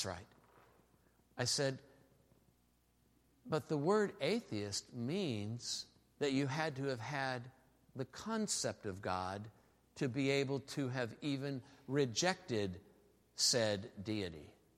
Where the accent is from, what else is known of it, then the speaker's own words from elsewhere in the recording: Istanbul, Turkey; My world champions? I'm from Istanbul, you know, or whatever.